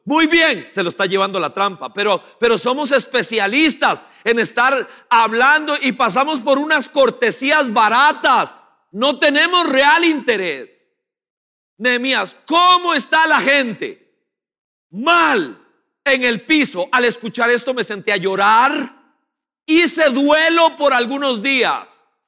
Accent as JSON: {"language": "Spanish", "country": "Costa Rica", "said": "la filosofía suya y mía, como ticos, es"}